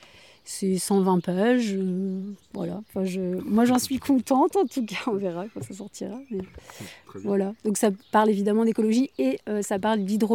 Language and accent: French; Saint-Malo, Brittany, France; born there; parce que je suis en Bretagne, et c'est vrai que j'aime les paysages bretons, j'adore la mer, je suis née à Saint-Malo, donc je suis liée à ce territoire, c'est clair.